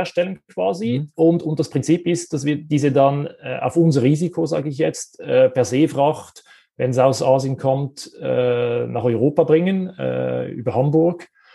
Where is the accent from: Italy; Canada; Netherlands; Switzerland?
Switzerland; Wir kommen ja aus der Schweiz